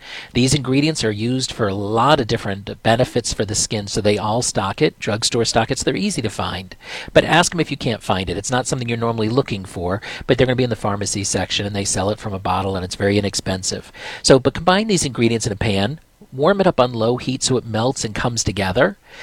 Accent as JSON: {"language": "English", "region": "Florida", "country": "United States", "said": "because I'm from Florida"}